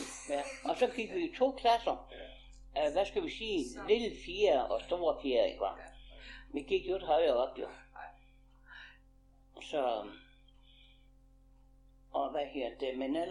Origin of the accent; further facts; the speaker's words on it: Miskov, Region of Southern Denmark, Denmark; Ja, vi er fra Miskov, så flyttede vi ned i Vingården.